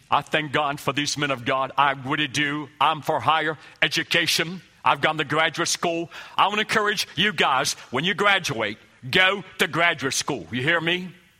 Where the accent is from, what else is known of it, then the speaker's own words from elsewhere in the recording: West Virginia, United States; And I mentioned about I'm from West Virginia, and I was raised about fishing all the time.